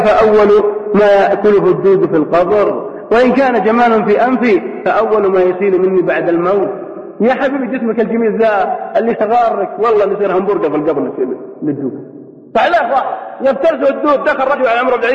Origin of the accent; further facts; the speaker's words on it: Al-Qassim, Saudi Arabia; عندنا في القصيم يقولون يكمخة